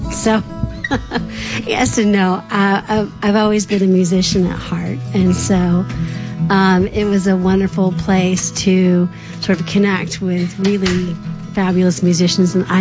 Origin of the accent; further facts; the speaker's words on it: Indiana, United States; now in Riverside, United States; I came from Indiana, a plant biochemist